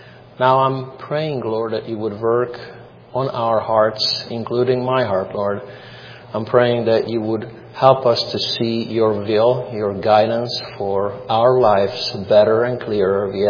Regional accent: Hungary; born there; English is a second language; I myself, when I was born in 1972 in Hungary behind the Iron Curtain, I was enrolled into an elementary school

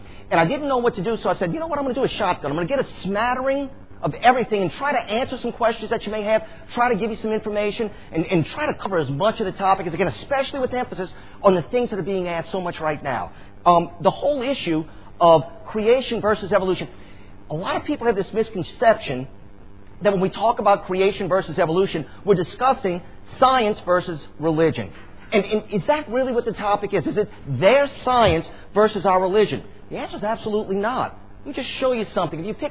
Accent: Chalmette, Louisiana, United States; I was brought up in Chalmette, but I was born in Araby, which is uptown Chalmette.

